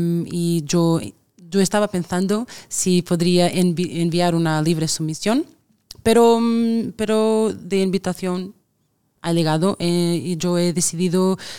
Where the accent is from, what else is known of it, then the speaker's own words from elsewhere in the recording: Portugal; Spanish is a second language; Yo entiendo todo, claro, pero claro. Mi acento es un poquito...